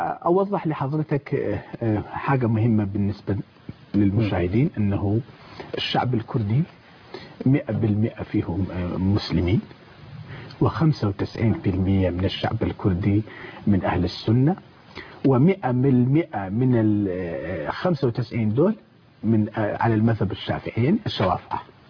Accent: Kurdistan Region, Iraq; واللي موجود في العراق، نحن وأنا جزء من العراق ولنا حكومة إقليمية في داخل الدولة الاتحادية العراقية

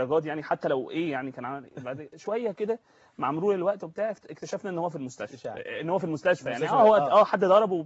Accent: Alexandria, Alexandria Governorate, Egypt; انا ساكن يعني انا اصلا شغلي في السويس وانا من اسكندريه

